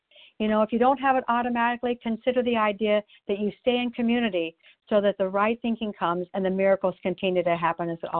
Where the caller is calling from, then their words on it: Oregon, United States; and I'm calling from Oregon today.